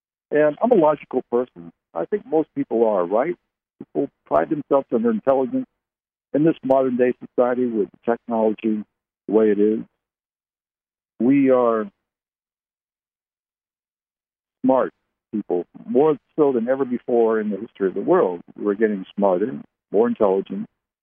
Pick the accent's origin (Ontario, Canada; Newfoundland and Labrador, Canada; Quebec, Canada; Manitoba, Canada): Ontario, Canada; Barrie; also born or lived in Ottawa / New Brunswick / Halifax, Nova Scotia; I was born and raised in Canada. You know, I lived in Barrie. I was born in Barrie, Ontario. I lived in Ottawa, the capital. I lived in New Brunswick, Halifax, Nova Scotia, Fredericton, and Oromocto in New Brunswick.